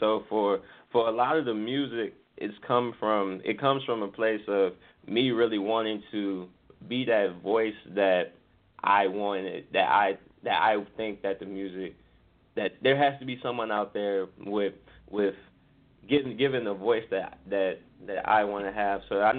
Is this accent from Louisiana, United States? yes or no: yes; New Orleans, Louisiana, United States; also born or lived in Mississippi; So born and raised in New Orleans, in that area, and I had been in the South my entire life.